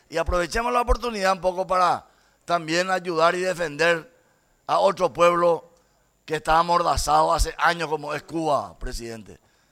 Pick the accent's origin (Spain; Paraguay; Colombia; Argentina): Paraguay; Somos paraguayos, somos políticos, somos representantes del pueblo.